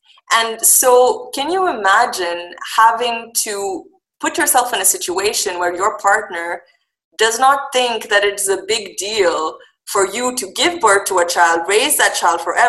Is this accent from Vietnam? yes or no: no; Dubai, United Arab Emirates; So to start with, I was born and raised in Dubai.